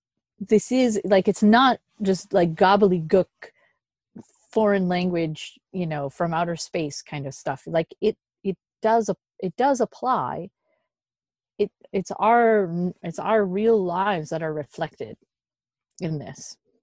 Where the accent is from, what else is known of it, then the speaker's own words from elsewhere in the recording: Midwest, United States; I came from the Midwest, you kind of like, even warm family members go